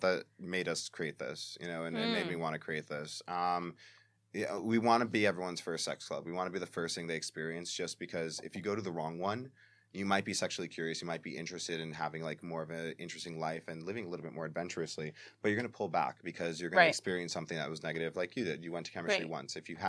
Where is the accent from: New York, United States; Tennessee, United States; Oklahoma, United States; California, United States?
New York, United States; Bronx; Like, I'm Puerto Rican. I'm from the Bronx.